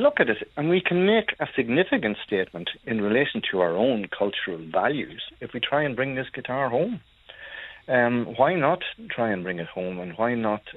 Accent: Clones, Ulster, Ireland; because I'm originally from Clonus in County Monaghan

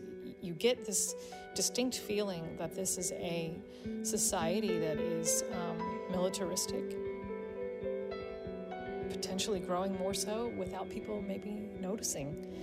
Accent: United States; it's a question that every day I ask myself as an American.

